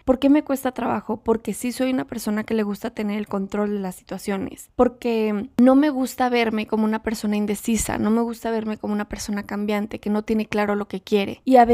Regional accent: Mazatlán, Sinaloa, Mexico; also born or lived in Zacatecas / Guadalajara / Madrid; now in Mexico City, Mexico; nací en Zacatecas, luego nos fuimos a vivir a Mazatlán, luego me fui a estudiar a Guadalajara, luego me fui a Madrid, luego me fui a Ciudad de México.

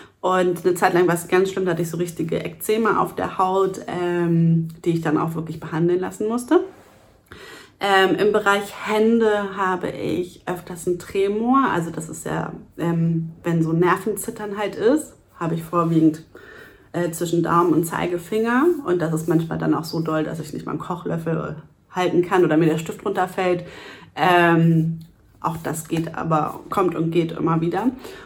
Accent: Hamburg, Germany; ich komme aus Hamburg

